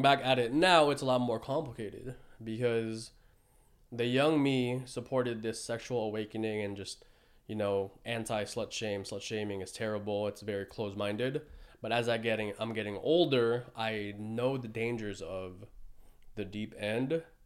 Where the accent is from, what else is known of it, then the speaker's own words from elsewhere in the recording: San Jose, California, United States; So growing up in San Jose and then I ventured off into the army, I got slut shamed by my friends.